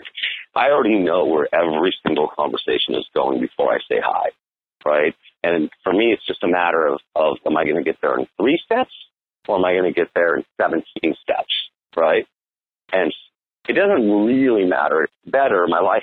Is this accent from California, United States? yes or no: no; Seattle, Washington, United States; moved away; No, I'm from Seattle. I moved here like 6 months ago.